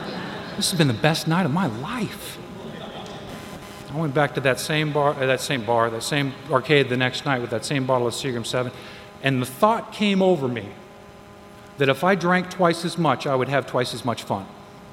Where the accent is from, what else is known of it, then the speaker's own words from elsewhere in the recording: Las Vegas, Nevada, United States; I was born and raised here in Las Vegas. Love Las Vegas. I didn't love Las Vegas when I was born and raised here. Las Vegas was a very small town. Everybody knew everybody.